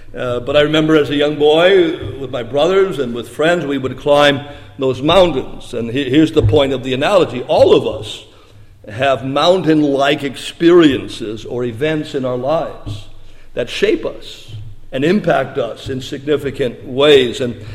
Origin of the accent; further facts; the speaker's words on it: Nephton, Ontario, Canada; most of my teenage years were spent in a little small mining community, Nefton, Ontario, not all that far from Peterborough.